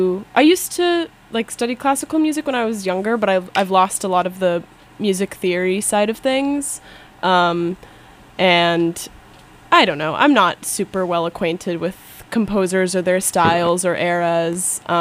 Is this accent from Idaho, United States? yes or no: no; Texas, United States; also born or lived in Oregon; now in Boston, United States; I'm from Texas, but before that, Oregon, and now Boston, which is exciting that I get to say that I'm from there.